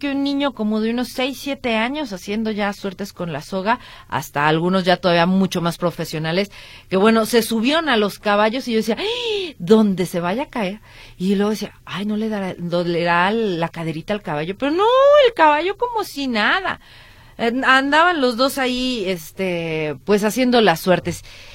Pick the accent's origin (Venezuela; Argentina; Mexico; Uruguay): Mexico; Resulta que como buenos mexicanos decimos